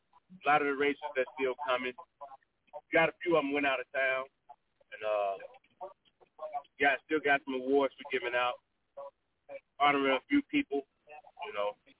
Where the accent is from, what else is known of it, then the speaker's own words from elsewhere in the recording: Michigan, United States; No, I'm from Michigan.